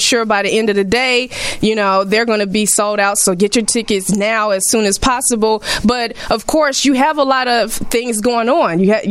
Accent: Indiana, United States; That's not New York. I'm from Indiana.

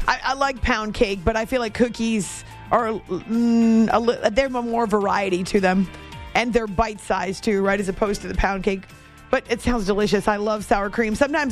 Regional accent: New England, United States; how did that happen when you were growing up in New England? Which I did.

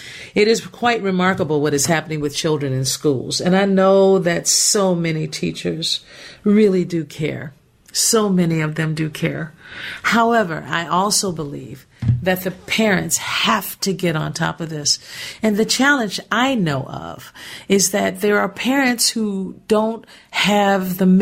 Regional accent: Gary, Indiana, United States; I was born and raised in Gary, Indiana. And one thing about Gary, Indiana, it was so important for education.

